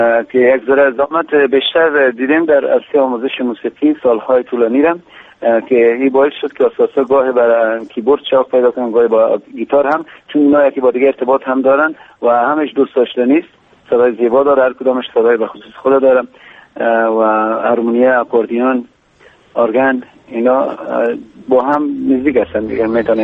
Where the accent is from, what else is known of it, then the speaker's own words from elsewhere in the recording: Kabul, Afghanistan; خب به هر ترتیب ما در کابل بزرگ شدیم، مدت بیشتر از 26-27 سال است که همینجا زندگی میکنیم، در کابل هستیم